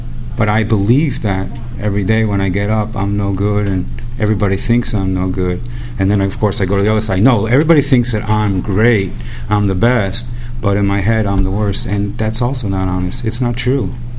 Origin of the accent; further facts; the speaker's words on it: New York, United States; I'm a sexaholic from New York.